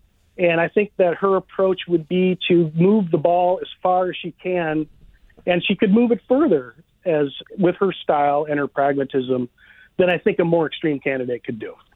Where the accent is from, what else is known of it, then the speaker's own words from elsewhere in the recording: Rochester, Minnesota, United States; So I grew up in Rochester, Minnesota, and I met Amy when I was a teenager